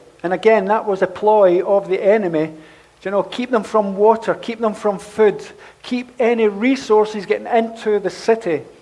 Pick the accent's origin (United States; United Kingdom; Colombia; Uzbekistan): United Kingdom; Glasgow, Scotland; I was brought up in Castlemilk, so I'm not going to be anyone that's going to do anything. I mean, what can God use? How can God use someone from a housing scheme in Castlemilk?